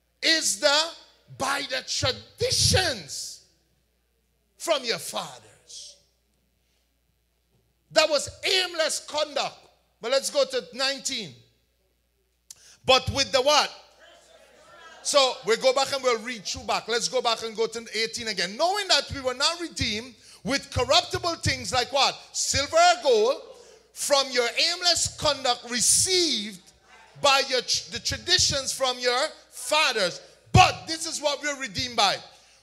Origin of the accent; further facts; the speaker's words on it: Guyana; like when we were growing up in Guyana, there was no blender.